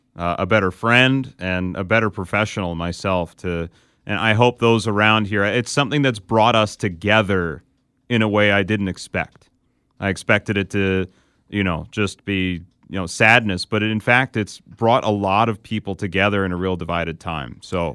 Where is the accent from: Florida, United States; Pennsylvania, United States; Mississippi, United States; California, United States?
Pennsylvania, United States; Philadelphia; you know, I'm from Philly. He was a Lower Merion guy. It's a big impact in my old community